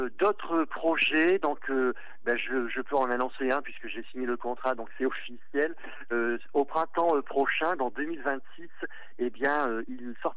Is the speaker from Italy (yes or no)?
yes; Italy; Et puis bon, moi, en tant que Italien, eh bien, je ne connaissais pas du tout ce légume.